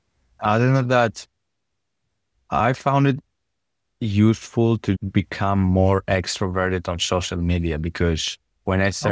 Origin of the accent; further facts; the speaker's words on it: Greece; For example, I'm from Greece.